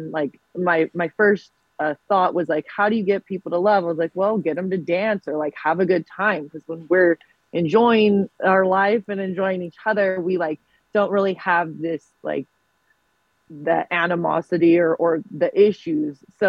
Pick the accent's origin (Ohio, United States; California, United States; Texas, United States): California, United States; Fresno; I am from Fresno and I started out in the drag scene in Fresno